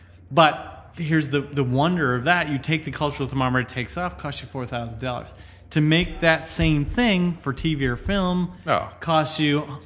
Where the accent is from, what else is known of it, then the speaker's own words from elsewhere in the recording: United States; I'm an American. I'm with Brits. Look, we seek each other out, man.